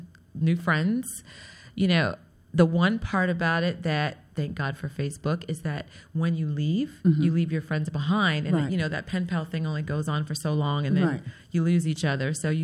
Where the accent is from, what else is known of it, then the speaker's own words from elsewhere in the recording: New York City, New York, United States; So I am a native New Yorker.